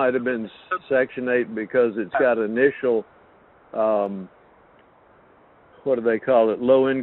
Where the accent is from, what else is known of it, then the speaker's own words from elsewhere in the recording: Texas, United States; now in Los Angeles, United States; I live in Los Angeles, but I'm from Texas originally, and I'm wanting to invest back in that area.